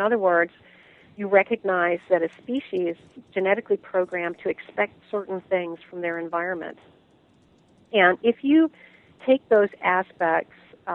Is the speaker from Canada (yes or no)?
yes; Canada; because I'm Canadian, and when I do the speaking engagements here in Canada, every Canadian has a bear story. We have a lot of bears up here